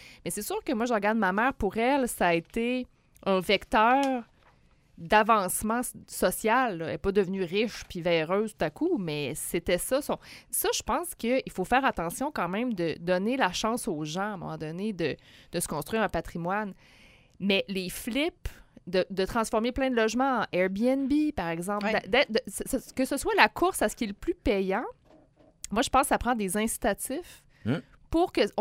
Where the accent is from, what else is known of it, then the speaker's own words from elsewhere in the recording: Quebec City, Quebec, Canada; moi, je viens de Saint-Roch. Je suis né là.